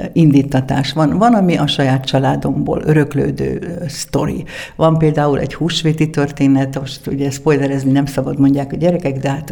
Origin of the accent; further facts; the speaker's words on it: Hungary; mert én mégiscsak magyar vagyok